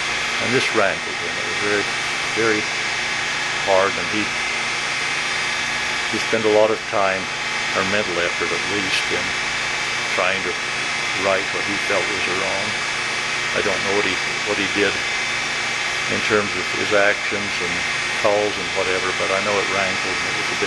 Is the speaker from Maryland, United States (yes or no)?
no; Murray, Utah, United States; I grew up in Murray, Utah, boy.